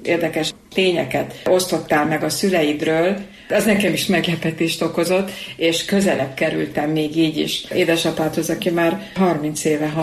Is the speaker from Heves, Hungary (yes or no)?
yes; Eger, Heves, Hungary; akikre én, mint egri, nagyon jól emlékszem